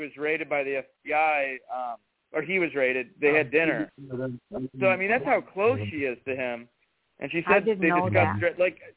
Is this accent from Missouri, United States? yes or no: no; Macomb, Michigan, United States; So, you know, I grew up in Macomb. I know Macomb, you know, it's overly a working class community